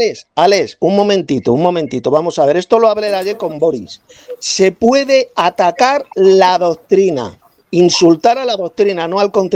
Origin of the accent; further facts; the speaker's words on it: Madrid, Community of Madrid, Spain; de España, de aquí de Madrid. Soy cristiano bíblico y no teísta